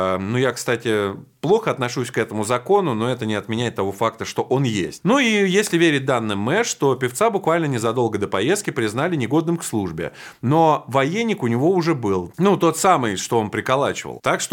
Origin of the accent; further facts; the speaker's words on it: Russia; я считаю, как россиянин, мое мнение такое